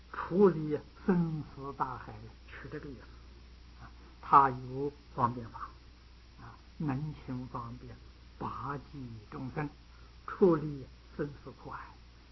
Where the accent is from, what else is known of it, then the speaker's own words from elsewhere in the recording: China; 这两位啊，是我们中国人呢常讲的叫不要无常黑无常